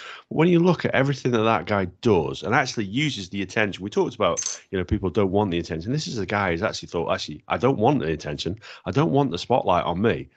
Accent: Wales, United Kingdom; I mean, bear in mind I'm Welsh and, you know, I'm not that vested in how England

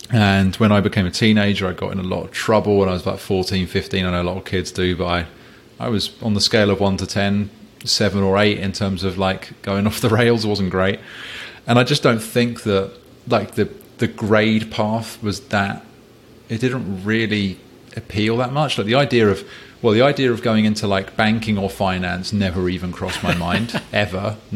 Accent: South West England, United Kingdom; So I grew up in Cornwall, which is like a very rural part of England. The most rural part, arguably, in a really small like village school.

